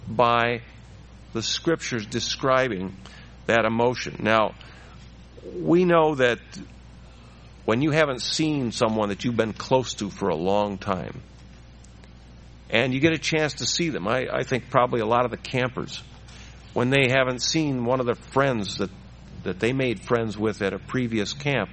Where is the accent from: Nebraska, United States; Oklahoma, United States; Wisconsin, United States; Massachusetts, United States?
Nebraska, United States; When we were growing up in Nebraska, we spent time together when we were young.